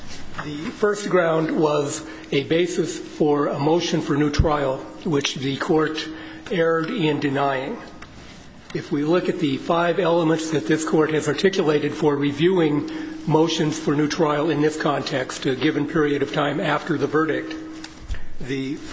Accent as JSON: {"language": "English", "town": "Helena", "region": "Montana", "country": "United States", "said": "I'm an attorney from Helena, Montana"}